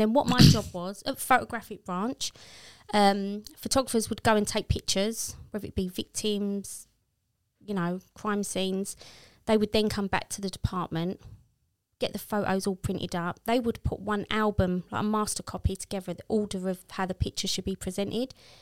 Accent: London, United Kingdom; So I grew up on the Elephant, like around the Elephant Castle, went to school, went to secondary school, St. Saviour's in St. Olive's, which is at Brick Lads Arms Roundabout.

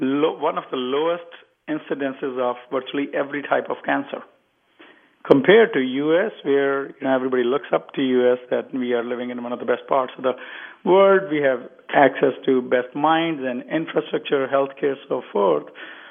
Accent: India; growing up in India.

